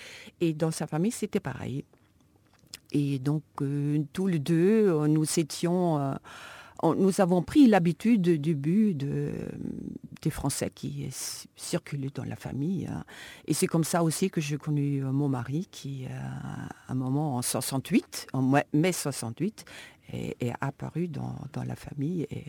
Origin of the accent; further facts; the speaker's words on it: Landau, Rhineland-Palatinate, Germany; Je suis née à Landau et j'ai vécu toute mon enfance à Landau.